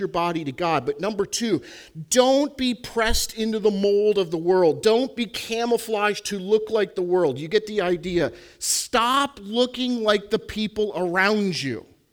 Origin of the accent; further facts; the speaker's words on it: Pennsylvania, United States; I don't get out as much anymore, but I grew up in Pennsylvania, so I did a lot of bow hunting.